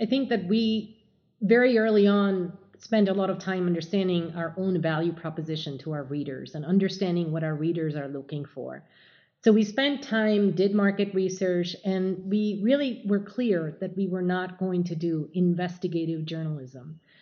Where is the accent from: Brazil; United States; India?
India; my experience being Indian, growing up in India